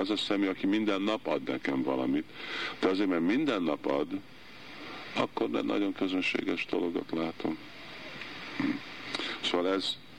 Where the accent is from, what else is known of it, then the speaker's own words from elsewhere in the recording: Hungary; Én magyar vagyok. Szóval anélkül, hogy meg vagyok győző, hogy nem vagyok magyar, igazi otthonom az Vrindavan, és én egy Brijvászi vagyok